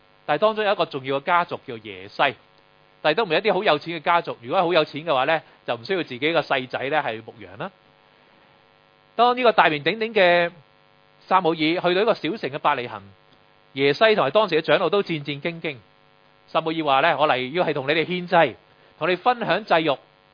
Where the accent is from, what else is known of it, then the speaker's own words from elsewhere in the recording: Hong Kong; 我哋香港人都好先敬羅衣後敬人